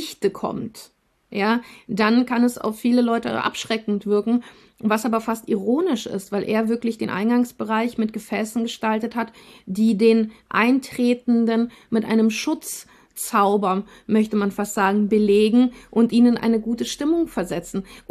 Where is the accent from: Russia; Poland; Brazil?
Russia; now in Germany; Wir sind in Russland geboren, teilweise in Russland aufgewachsen